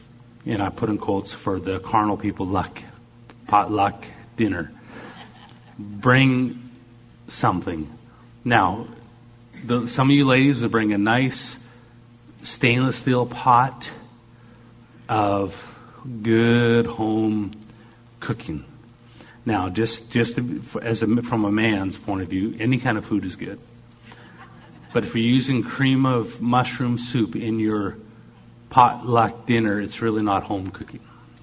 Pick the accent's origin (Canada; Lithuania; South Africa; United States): Canada; I'm Canadian. I have the flesh of a Canadian.